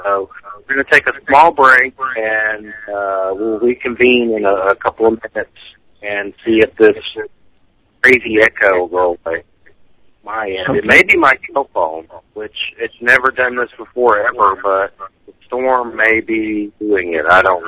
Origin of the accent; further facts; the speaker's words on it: the South, United States; I read his book when I was younger, and I'm from the South, so at first it freaked me out, like, because my dad was a Baptist preacher